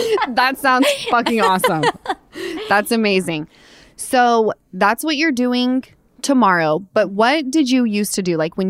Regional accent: Utah, United States; I'm from Utah and we all lived on the same little hill called Mount Olympus.

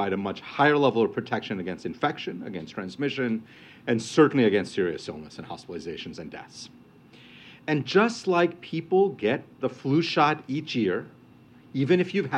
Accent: Boston, Massachusetts, United States; I'm from Boston. People tell me this is Washington fall.

